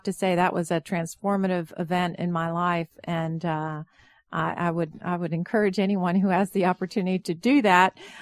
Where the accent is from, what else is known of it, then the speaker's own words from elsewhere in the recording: North Carolina, United States; also born or lived in Boston; I'm from North Carolina, but I lived in Boston for a number of years right out of college.